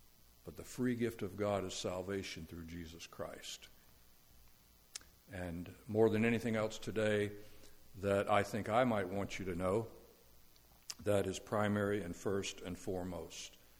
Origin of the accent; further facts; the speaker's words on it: Florida, United States; I'm from Florida.